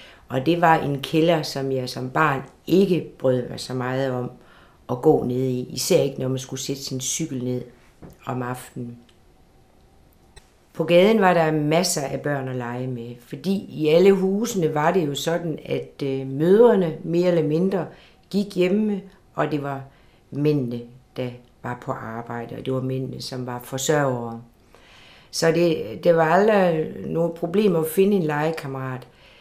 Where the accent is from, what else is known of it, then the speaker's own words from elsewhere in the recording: Horsens, Central Denmark Region, Denmark; born there; og jeg er født i Fredericiagade 43 i Horsens. Og jeg er født i en ejendom, som min oldefar, som emigrerede til Danmark fra Sverige, byggede omkring 1912-1914.